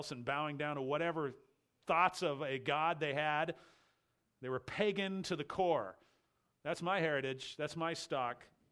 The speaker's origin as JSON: {"language": "English", "country": "Ireland", "said": "Now, I could back up as an Irishman."}